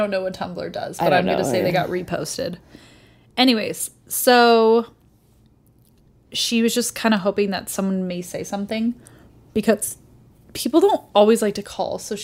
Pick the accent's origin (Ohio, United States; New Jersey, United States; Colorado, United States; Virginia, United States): Colorado, United States; Hi, I'm from Colorado. Everything is Colorado centric.